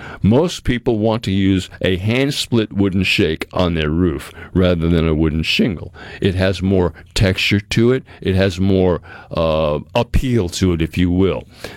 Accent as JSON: {"language": "English", "region": "New England", "country": "United States", "tie": "born or raised there", "said": "I come from New England. I grew up in New England as a youngster, and almost every home up there is sided with a white cedar shingle on the sidewalls."}